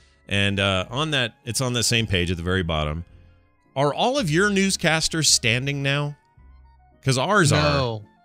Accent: Utah, United States; I just had to share this with everybody because it's my home state.

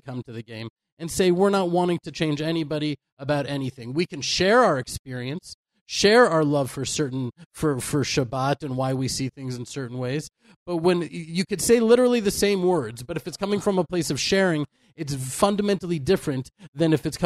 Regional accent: Houston, Texas, United States; I'm from Houston and I feel a certain affinity to them.

